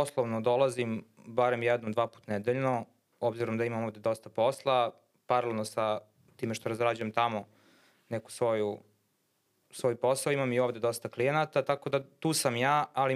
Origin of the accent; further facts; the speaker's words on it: Kruševac, Rasina District, Serbia; now in Belgrade, Serbia; I ja sam rekao iz Kruševca